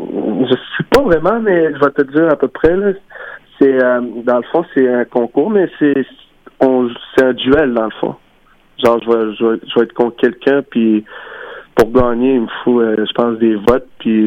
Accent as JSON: {"language": "French", "town": "Uashat mak Mani-utenam", "region": "Quebec", "country": "Canada", "said": "Je suis auteur, compositeur, puis je viens de la communauté de Ouachat, Mac-Malutinam."}